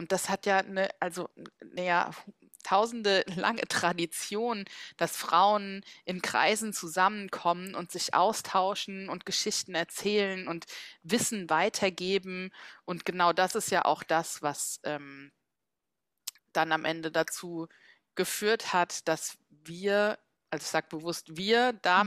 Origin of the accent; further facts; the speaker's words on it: Mainz, Rhineland-Palatinate, Germany; now in Berlin, Germany; dass ich in meiner alten Heimat Mainz alles zurückgelassen habe, mit ein paar Kartons und meinem Hund nach Berlin gezogen bin vor einem halben Jahr